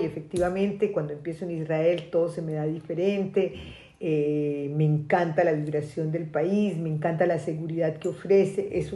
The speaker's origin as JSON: {"language": "Spanish", "region": "Bogotá", "country": "Colombia", "tie": "born there", "said": "Nací en Bogotá, Colombia, hace unos cuantos años."}